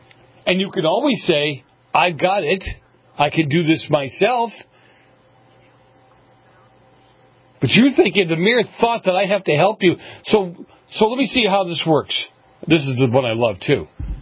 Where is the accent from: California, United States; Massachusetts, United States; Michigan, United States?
Massachusetts, United States; Boston; when I grew up in Boston, I was taught you always walked on the outside of a, you always walked on the sidewalk.